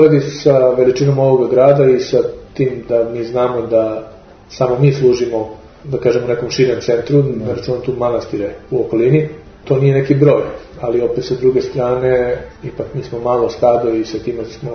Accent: Belgrade, Serbia; Ja sam rođen u Beogradu, 73. godine sam rođen u Beogradu, tačnije u Zemunu, tada moji roditelji su živjeli u Zemunu, a sam imao 3,5 godine, prešao sam ovde u centar grada, bio sam parohijan Saborne crkve u ulici Maršala Birjuzova.

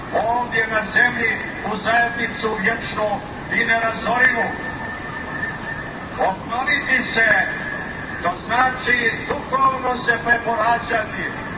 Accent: Montenegro; born there; Mi smo ovdje u Crnoj Gori rođeni. Upravo sam došao iz Bara

